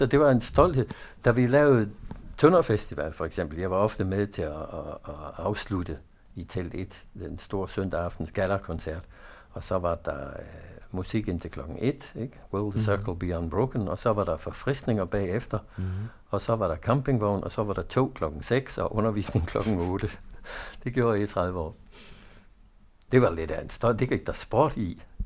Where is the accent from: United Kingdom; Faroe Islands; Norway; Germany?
United Kingdom; St Andrews, Scotland; now in Ribe, Denmark; Jeg er født og opvokset i St. Andrews, som er slotsby, som er domkirkeby, okay, ganske vist i ruiner, uddannelsesby, ikke? og et historisk flagskib fra Skotland, og flytter til Ribe